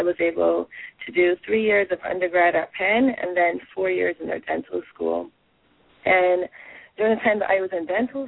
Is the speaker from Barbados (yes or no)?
yes; Barbados; Well, I grew up in Barbados, and there you sort of have to decide from a pretty early age what you want